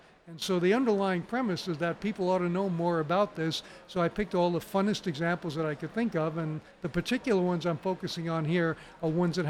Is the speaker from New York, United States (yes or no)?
yes; New York City, New York, United States; I grew up in New York City, and I wrote my first computer program in 1964.